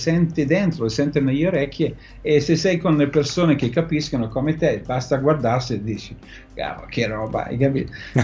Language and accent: Italian; Scotland, United Kingdom; now in Italy; Quello che mi manca un po' dal mio paese